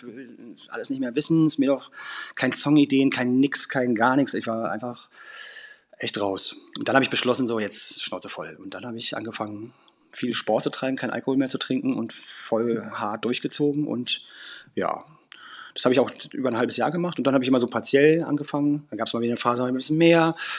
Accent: Berlin, Germany; ich bin auf dem Hof groß geworden bei mir in Mitte, Berlin

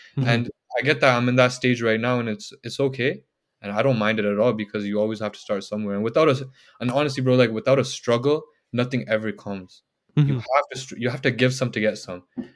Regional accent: Canada; born there; I was born in Canada. My parents came before, and I'm the eldest sibling of four.

